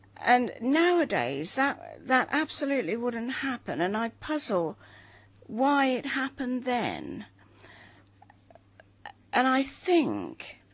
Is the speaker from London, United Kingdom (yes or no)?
no; Birmingham, West Midlands, United Kingdom; born there; Well, I was born in Birmingham in 1931.